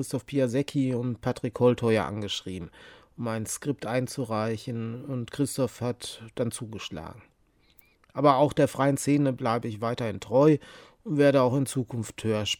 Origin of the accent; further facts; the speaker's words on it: Menden, North Rhine-Westphalia, Germany; Ich versuche immer, wo es mal passt, meine Heimatstadt Menden unterzubringen.